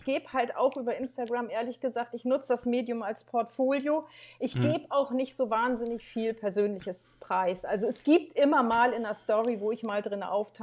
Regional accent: Eckernförde, Schleswig-Holstein, Germany; also born or lived in Kiel; Ich bin totales Nordlicht. Geboren bin ich in Eckernförde an der Ostsee.

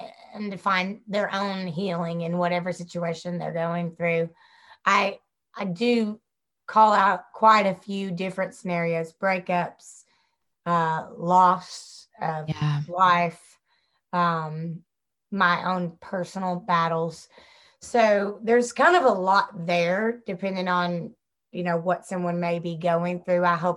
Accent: the South, United States; accent: Southern; So if you want to hear it in my Southern accent, you can

